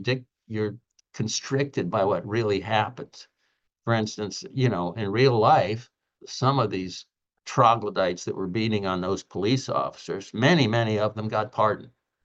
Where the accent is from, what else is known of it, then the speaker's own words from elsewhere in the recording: Florida, United States; It's changed so much that it's unrecognizable, at least where I grew up down in South Florida.